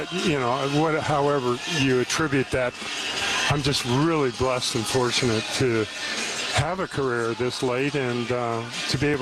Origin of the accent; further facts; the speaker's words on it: Spokane, Washington, United States; and I think how I was brought up in Spokane, Washington, that was what we had as our tradition, as our backup.